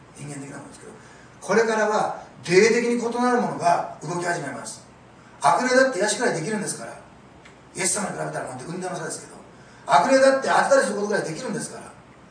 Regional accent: Osaka, Japan; 私大阪ですから

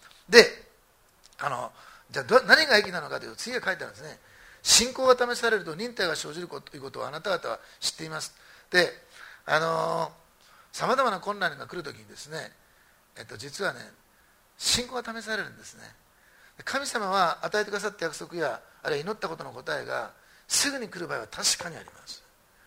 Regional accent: Osaka, Japan; born there; で私は大阪生まれなんですけど、大阪はすごくせっかちな街なんです。

